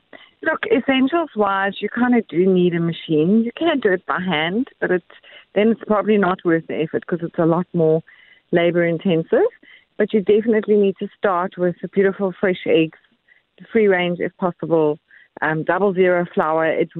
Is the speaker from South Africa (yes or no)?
yes; South Africa; But us as a South African family